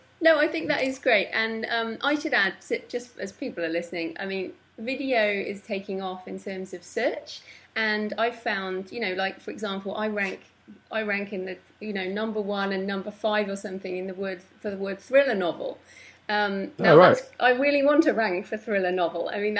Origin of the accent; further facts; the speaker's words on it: England, United Kingdom; moved away; And also clearly I'm English, but I haven't lived in England for nearly 12 years now.